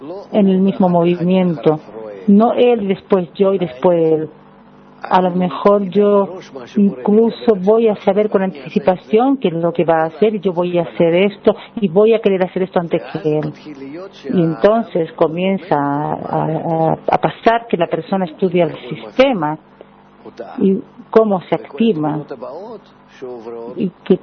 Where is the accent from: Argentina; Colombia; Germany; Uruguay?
Germany; Spanish is a second language; soy de Alemania.